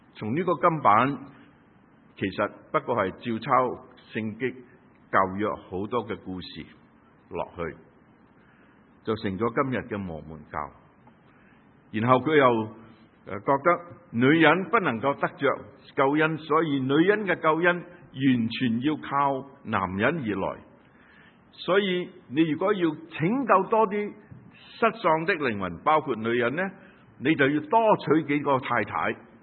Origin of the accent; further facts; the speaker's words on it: Guangdong, China; 就好似我哋广东人认为